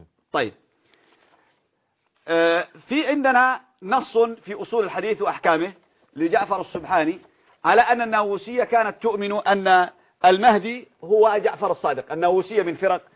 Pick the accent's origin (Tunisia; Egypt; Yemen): Yemen; عندنا في اليمن